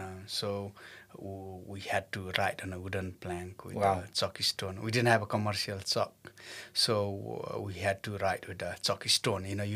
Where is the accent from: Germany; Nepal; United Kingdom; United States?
Nepal; So when we grew up in Nepal, armies and police is not taken very nicely.